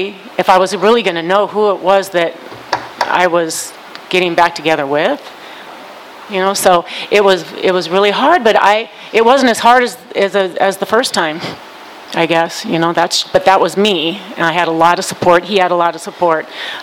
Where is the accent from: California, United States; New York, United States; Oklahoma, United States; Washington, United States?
Washington, United States; Spokane; from Spokane.